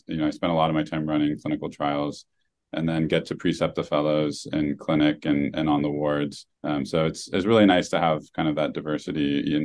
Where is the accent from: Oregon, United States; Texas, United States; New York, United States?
Oregon, United States; I think, you know, the town I grew up in Oregon, it was like, you know, 1 store, 2 stoplights and an annual rodeo.